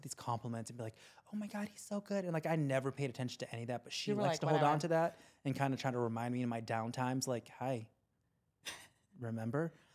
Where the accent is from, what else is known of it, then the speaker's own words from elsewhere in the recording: Milwaukee, Wisconsin, United States; born there; I was born in Milwaukee, Wisconsin.